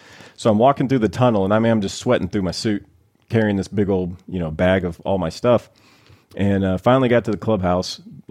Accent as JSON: {"language": "English", "region": "the South", "country": "United States", "tie": "born or raised there", "said": "I grew up in the South. We had WGN and TBS. So we were Cubs fans, right?"}